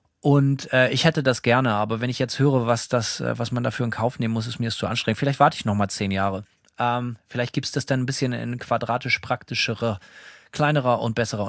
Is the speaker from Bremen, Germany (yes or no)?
yes; Bremen, Germany; now in United States; Also ich bin ja auch in Bremen Luftlinie vom Weserstadion geboren und aufgewachsen, konnte da halt auch so hinlaufen.